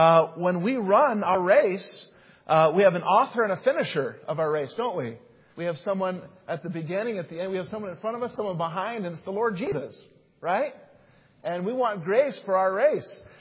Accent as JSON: {"language": "English", "region": "Utah", "country": "United States", "moved": "yes"}